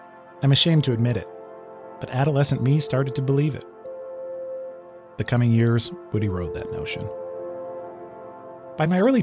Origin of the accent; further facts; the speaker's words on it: Los Angeles, California, United States; I was a mixed kid. I grew up in Westwood.